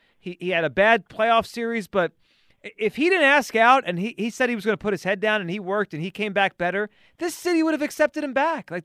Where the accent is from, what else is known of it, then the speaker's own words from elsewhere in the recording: New Jersey, United States; Kyrie and I think are we're both from New Jersey.